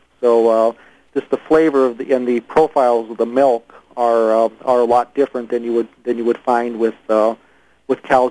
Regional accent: Colorado, United States; now in Wisconsin, United States; No, I'm originally from Colorado.

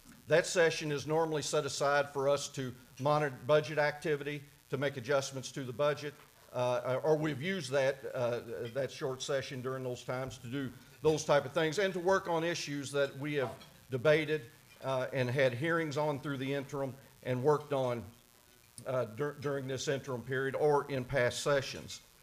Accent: Bedford, Kentucky, United States; Ryan also mentioned I'm from Bedford, and Bedford is, if most people don't know, is just east of here

